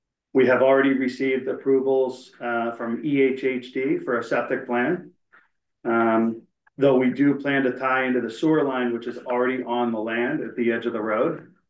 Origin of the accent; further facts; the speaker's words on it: Massachusetts, United States; We love Connecticut, but I am from Massachusetts. I've lived in the same town all my life